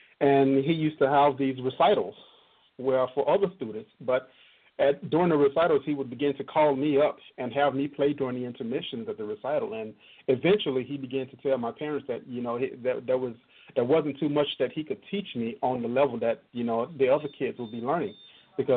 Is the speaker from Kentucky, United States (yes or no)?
no; Canton, Mississippi, United States; I guess, well, originally I'm originally from Mississippi, Canton, Mississippi. Was born and raised in the Baptist church